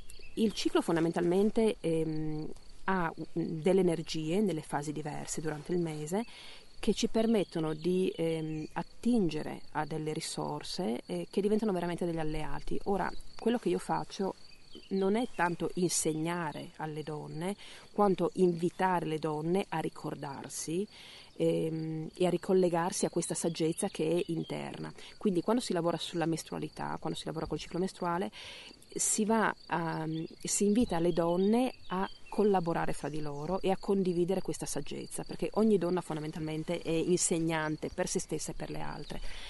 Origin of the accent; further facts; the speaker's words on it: Friuli-Venezia Giulia, Italy; also born or lived in England; E a un certo punto ho sentito il richiamo della terra, il richiamo delle radici, e ho deciso di ritornare nella mia terra, che è appunto il Friuli, e nella zona del Noncello, quindi la parte del Pordenonese.